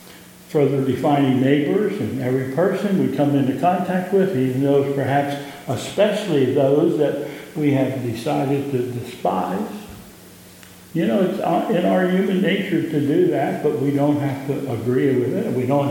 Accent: Pennsylvania, United States; I grew up in Pennsylvania, and we did a lot of trout fishing in Pennsylvania.

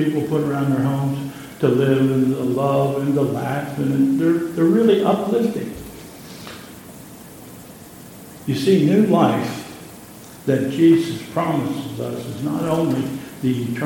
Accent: Pennsylvania, United States; now I'm from Pennsylvania

